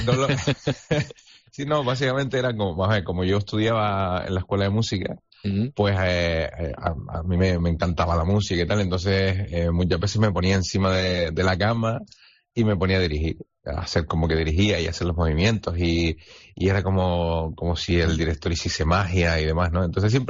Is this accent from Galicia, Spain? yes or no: no; Agüimes, Canary Islands, Spain; soy de Agüime, entonces pueblo carnavalero por excelencia.